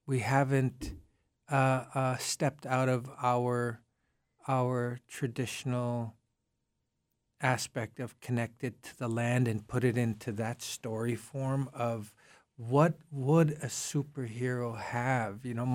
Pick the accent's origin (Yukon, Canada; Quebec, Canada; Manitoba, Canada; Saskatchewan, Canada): Manitoba, Canada; I'm Anishinaabe from Manitoba